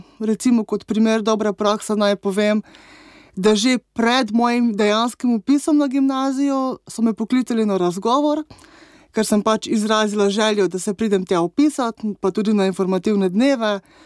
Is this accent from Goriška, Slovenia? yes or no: no; Melinci, Mura, Slovenia; now in Ljubljana, Slovenia; Prihajam z Prekmurja, iz vasi Melinci, tudi oba moja starša so z iste vasi in moram reči, da sem zelo ponosna Prekmurka. Prekmurje je še vedno moj dom, čeprav si ta status zdaj nekako z Ljubljano delita.